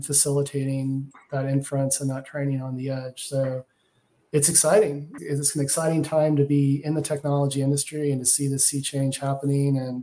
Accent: Texas, United States; accent: Texas; And that's my Texas accent coming out.

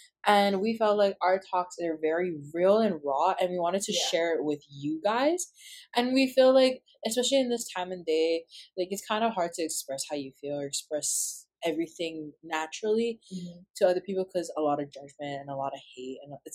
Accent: Oahu, Hawaii, United States; I am 18 years old, and I am from Oahu, Hawaii.

